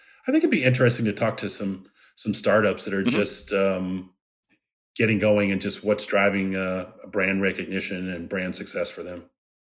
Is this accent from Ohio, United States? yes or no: no; Washington, District of Columbia, United States; So I grew up in the Washington, D.C. area.